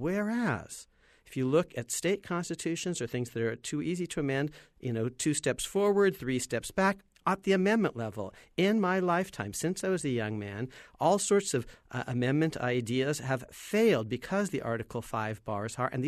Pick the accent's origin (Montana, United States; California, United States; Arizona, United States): California, United States; I'm from California. We had a lot of good amendments, but a lot of bad ones